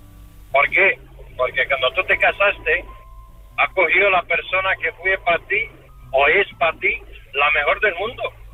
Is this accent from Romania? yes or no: yes; Romania; Spanish is a second language; moved away as an adult; now in Spain; como emigrante. Soy rumano, vivo en España 22 años